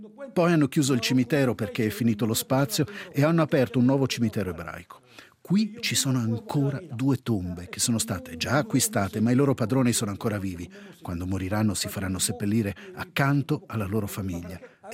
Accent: Tangier, Tanger-Tetouan-Al Hoceima, Morocco; Io sono di Tangeri e sono musulmano.

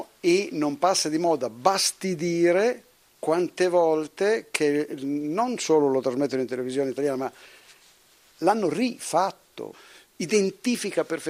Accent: Parma, Emilia-Romagna, Italy; also born or lived in Brescia; io sono nato a Brescia, sono cresciuto a Parma, eccetera, così.

